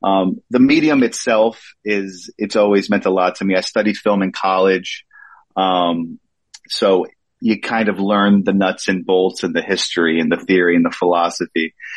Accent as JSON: {"language": "English", "region": "North Carolina", "country": "United States", "tie": "born or raised there", "said": "So I grew up actually in North Carolina to New York transplants. So I grew up a Mets fan, but in North Carolina"}